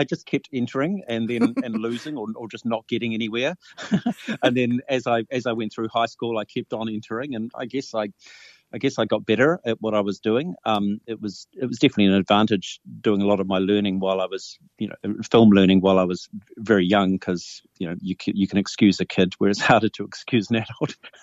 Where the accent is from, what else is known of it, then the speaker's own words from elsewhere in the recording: Dunedin, Otago, New Zealand; Yeah, well, I was from Dunedin, so I was a Scarfie